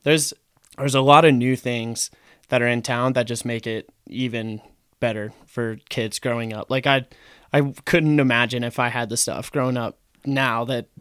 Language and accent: English; Salida, United States; Yeah, born and raised in Salida. And yeah, that's why I like that small town thing.